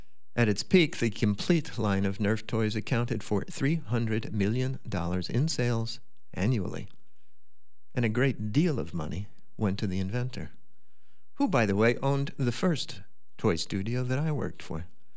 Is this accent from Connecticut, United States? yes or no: no; New York, United States; accent: New York; flew to New York, the center of the business in those days. 5 minutes after landing, I reverted to my native accent.